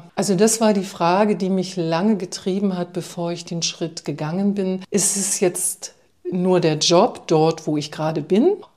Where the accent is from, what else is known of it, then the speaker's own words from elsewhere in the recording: Neubrandenburg, Mecklenburg-Vorpommern, Germany; moved away as an adult; in Neubrandenburg, in der Stadt, wo ich groß geworden bin.